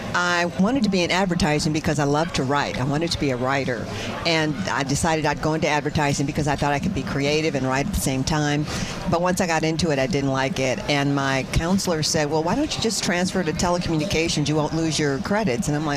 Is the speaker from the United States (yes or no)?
yes; Detroit, Michigan, United States; I'm from Detroit, obviously, and I just kind of was raised during the time of Motown. So Motown was really big when I was a little girl.